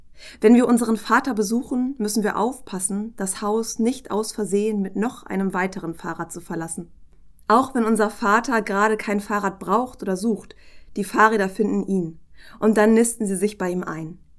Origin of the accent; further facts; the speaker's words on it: Ahrensburg, Schleswig-Holstein, Germany; also born or lived in Hamburg; now in Kiel, Germany; Ich bin hauptsächlich in Ahrensburg und der Umgebung aufgewachsen, also im Kreis Stormarn, bevor ich dann endlich irgendwann nach Kiel gezogen bin, nach einem kurzen Aufenthalt in Hamburg.